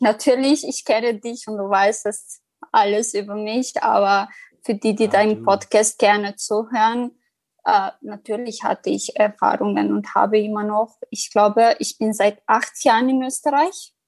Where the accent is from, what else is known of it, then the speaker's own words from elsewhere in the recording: Kosovo; Ich bin 24 Jahre alt. Ich komme aus dem Kosovo.